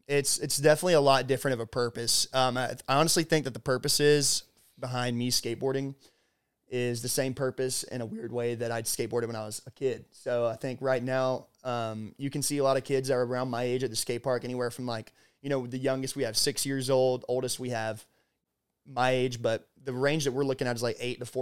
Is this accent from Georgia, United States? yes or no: yes; Georgia, United States; I grew up in Effingham County, Georgia. So it's about 45 minutes.